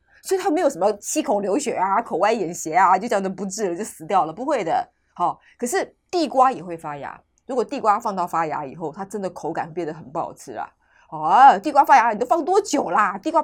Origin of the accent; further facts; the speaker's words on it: Jiangsu, China; 像我的家乡江苏鱼米之乡。我们家是产米的，虽然我在江苏我没有种过稻田，我没有种过田